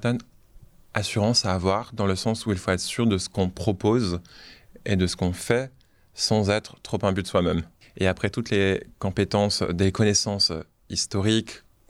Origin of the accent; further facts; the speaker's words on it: Tahiti, French Polynesia; Alors, comme je le disais, j'ai grandi à Tahiti.